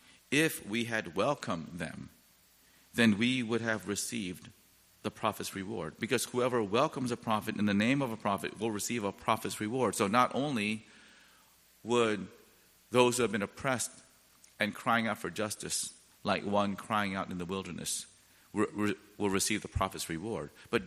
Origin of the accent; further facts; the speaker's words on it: South Korea; when I think about those early missionaries in my home country of Korea